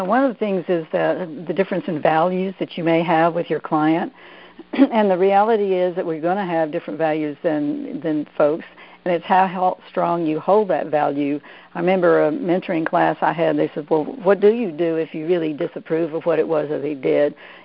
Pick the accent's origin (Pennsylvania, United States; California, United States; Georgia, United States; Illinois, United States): Georgia, United States; accent: Southern; being a Southern girl from Georgia, it's my Southern accent here.